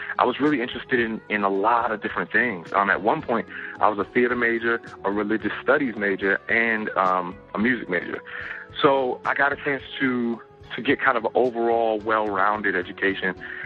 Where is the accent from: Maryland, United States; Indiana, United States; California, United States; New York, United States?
Maryland, United States; Baltimore; But, you know, growing up in Baltimore was interesting, man. You know, it's the wire. So, you know, most of my family lives in West Baltimore